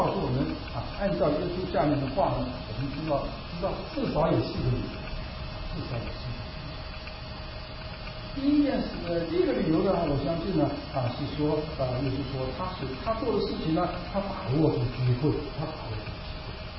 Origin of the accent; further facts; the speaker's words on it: Northeast China, China; 我们东北人邀请他们来参加聚会